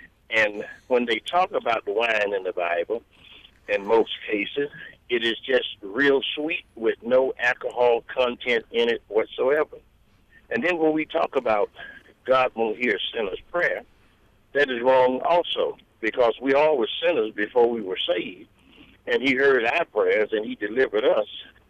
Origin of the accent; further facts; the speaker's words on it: Southern United States, United States; I've been a Baptist all my life. I was brought up a Baptist in the South.